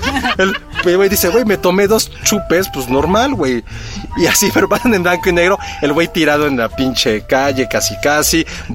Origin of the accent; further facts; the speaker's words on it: Mexico; yo cuando viajo al extranjero me preguntan por qué soy mexicana si soy güera